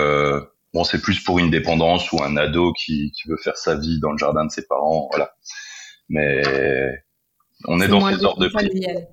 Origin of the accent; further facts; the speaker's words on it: Bourgogne-Franche-Comté, France; Où moi, je viens de Haute-Saône, si on regarde là-bas, les terrains, ils valent rien, quoi.